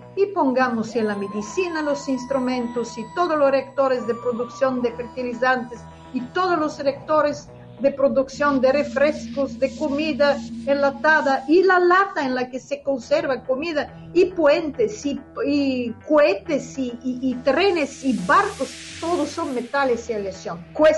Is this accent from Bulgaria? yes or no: yes; Bulgaria; Spanish is a second language; moved away as an adult; nuestro radio en Bulgaria. Pero cuando tuve que decidir a dónde ir, y como tenía una diploma, se llamaba en mi país roja